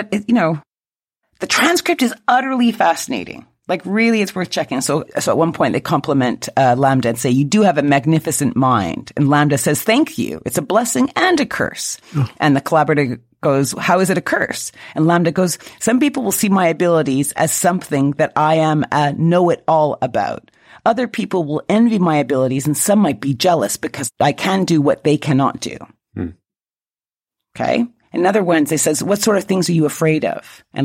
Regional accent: Louisiana, United States; I'm a veteran. I'm an ex-convict. I'm an AI researcher. I'm a Cajun.

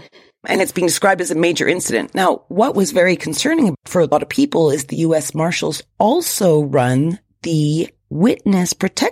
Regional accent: United States; Yeah, I'm American.

